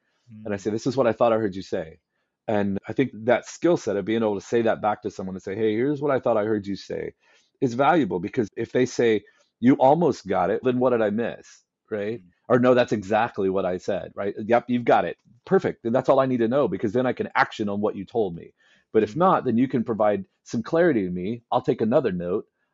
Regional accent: Midwest, United States; I'm a guy from the Midwest who I've just decided that I want to go for some things and I'm going for it, right?

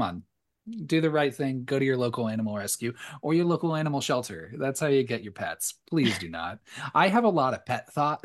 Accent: California, United States; I'm from Southern California and I've got feelings, god damn it.

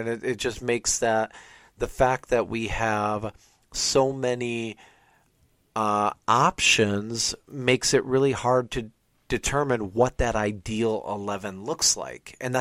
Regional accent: Buffalo, New York, United States; Growing up in Buffalo.

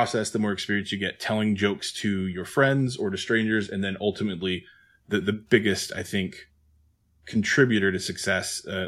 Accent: Alabama, United States; But I'm also from Alabama, born and raised.

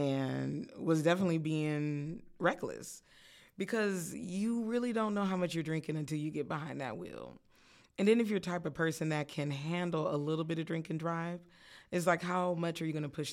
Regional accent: Colorado, United States; I'm from Colorado, so you know it's just something

